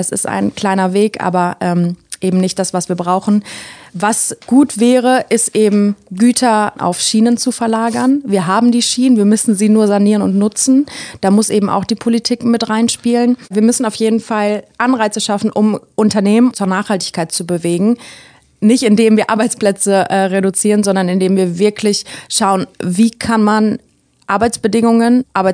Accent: North Rhine-Westphalia, Germany; Ich komme vom Land quasi, aus der Nähe von Bielefeld. Da fahren tatsächlich sehr viele Busse und Bahnen. Dann kam ich nach Niedersachsen

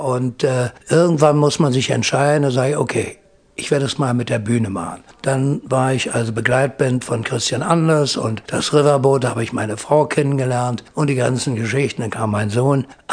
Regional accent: Berlin, Germany; Und dann sagte ich als Berliner, was der macht, das kann ich auch.

